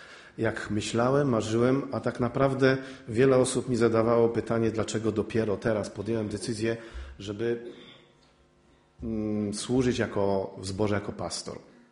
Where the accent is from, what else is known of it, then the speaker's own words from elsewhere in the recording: Białogard, West Pomeranian Voivodeship, Poland; Ja jestem z Pomorza. Pochodzę z Pomorza. Teraz zachodniopomorskie, dawniej koszalińskie, Białogard.